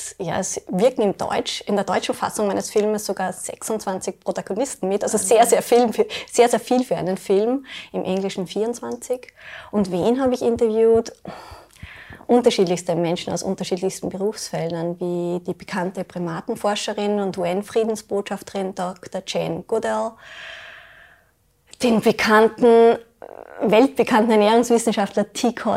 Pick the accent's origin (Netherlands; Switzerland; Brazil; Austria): Austria; Lower Austria; ich komme aus Niederösterreich, wohne in St. Georgen, bin 39 Jahre jung